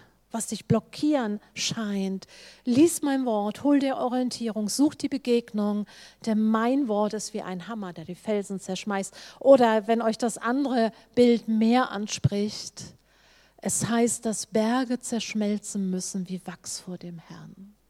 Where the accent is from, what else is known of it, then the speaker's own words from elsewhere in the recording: Hannover, Lower Saxony, Germany; also ich komme aus Hannover, ich komme so aus der Gegend, nach Göttingen